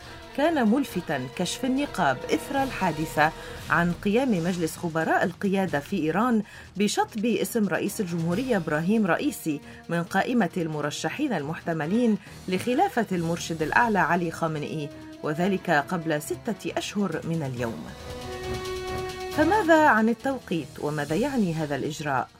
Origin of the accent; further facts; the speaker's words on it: Lebanon; فهل نتشارك كلبنانيين